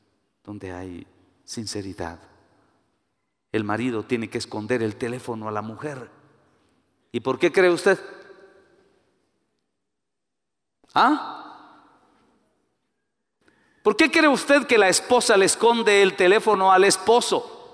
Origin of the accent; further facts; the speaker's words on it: Guatemala; yo vengo de Guatemala, yo no quiero venirme a vivir aquí a México.